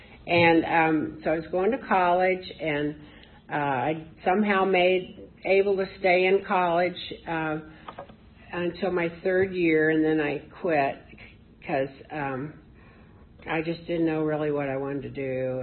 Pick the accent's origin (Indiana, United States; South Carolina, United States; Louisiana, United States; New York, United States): Indiana, United States; Indianapolis; now in Stevens City, United States; I'm from Stevens City, although I'm originally from Indianapolis.